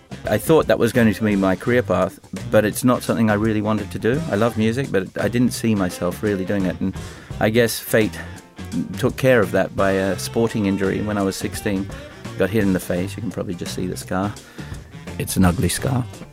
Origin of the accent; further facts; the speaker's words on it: Sydney, New South Wales, Australia; born there; I was born in Sydney in 1972.